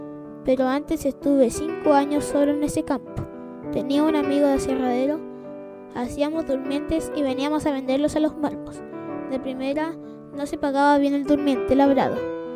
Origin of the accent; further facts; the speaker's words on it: Collán, Los Lagos, Chile; born there; Nací en 1948. Nací en Collán, camino a la pasada de Maullín. Dejamos de vivir ahí en 1955 y nos fuimos a vivir a la colonia, en el fondo de Nolasco Alvarado.